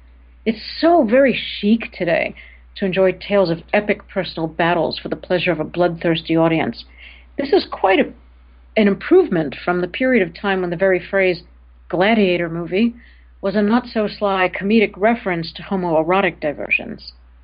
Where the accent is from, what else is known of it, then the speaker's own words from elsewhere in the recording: New York, United States; I was born and raised in New York. I've never lived anywhere else. Never actually been tempted to live anywhere else